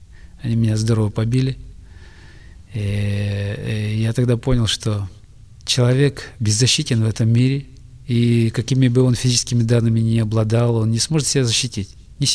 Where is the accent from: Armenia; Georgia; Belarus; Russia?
Russia; Bokhan, Irkutsk Oblast; also born or lived in Tunka; Я родился в Крыне, в Тунке. И через 3 месяца весной меня увезли в Бохан.